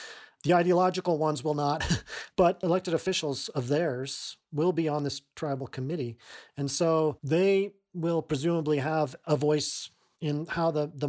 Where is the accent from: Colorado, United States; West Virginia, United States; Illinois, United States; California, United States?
Colorado, United States; Durango; I grew up in Durango, Colorado, which is not far, a couple hours drive from the Bears Ears.